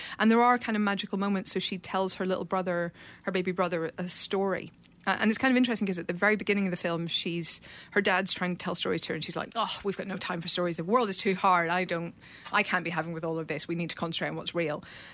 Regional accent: Ireland; I'm a little bit proud because they're Irish. I'm Irish.

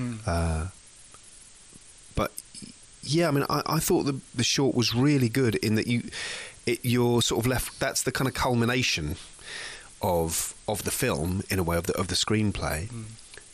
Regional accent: England, United Kingdom; for me, as an English person

